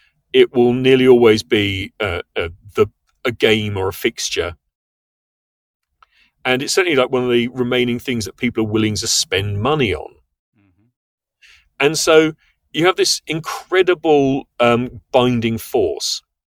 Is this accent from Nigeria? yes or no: no; United Kingdom; moved away as an adult; now in United States; I'm a British person, and I moved to America more than a decade ago.